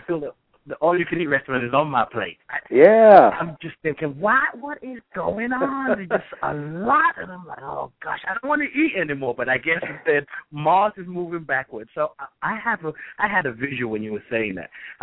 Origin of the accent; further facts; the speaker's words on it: England, United Kingdom; born there; I was born in England